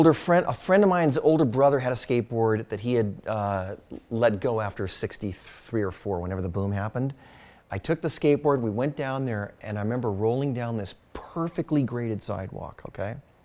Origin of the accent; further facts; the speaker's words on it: Los Angeles, California, United States; But it was literally like growing up in Los Angeles was like having five or six of the greatest golf courses in one city.